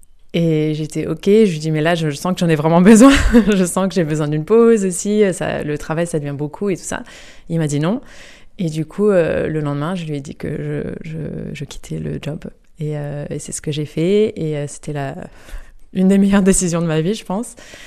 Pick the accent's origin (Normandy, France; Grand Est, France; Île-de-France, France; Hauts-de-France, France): Grand Est, France; Yutz; Oui, alors c'est marrant parce qu'en fait, à la base, j'étais pas trop lancée vers les voyages